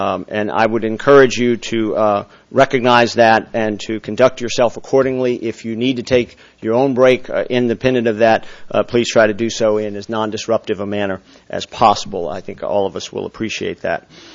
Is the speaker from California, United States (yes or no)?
no; Louisiana, United States; I come from South Louisiana. I come from alligator country. That's where I grew up.